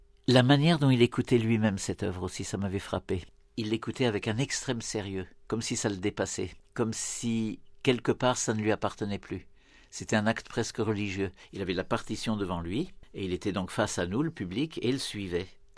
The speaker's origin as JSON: {"language": "French", "country": "France", "tie": "born or raised there", "also_born_or_lived": "Kolkata", "said": "je suis né donc en Inde, à Calcutta, après la guerre. Je n'y suis resté que 6 mois. Mes parents ensuite, depuis 1948, ont voulu s'établir en Europe, mais ils ont choisi de s'établir en France, où j'ai grandi."}